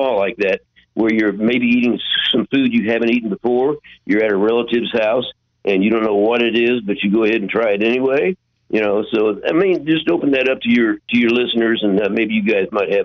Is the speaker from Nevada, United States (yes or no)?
no; Louisville, Kentucky, United States; I came from Louisville, Kentucky, and I wound up in San Francisco.